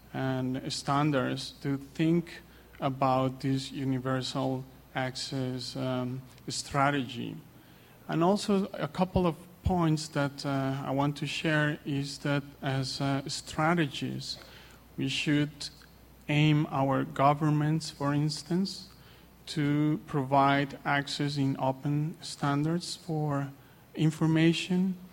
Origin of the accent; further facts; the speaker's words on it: Colombia; English is a second language; I come from Colombia and also working for a non-for-profit organization.